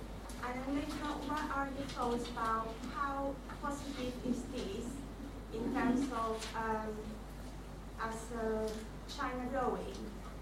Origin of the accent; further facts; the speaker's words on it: Peru; I study global politics, and I am from Peru.